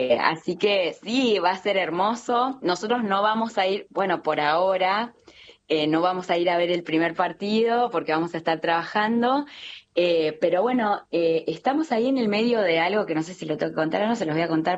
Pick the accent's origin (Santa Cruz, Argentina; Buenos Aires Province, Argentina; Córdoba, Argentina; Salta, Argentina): Buenos Aires Province, Argentina; Campana; now in Dallas, United States; Nosotros vivimos aquí hace 8 años, somos de Campana, pero vivimos acá y tenemos una comunidad hermosa.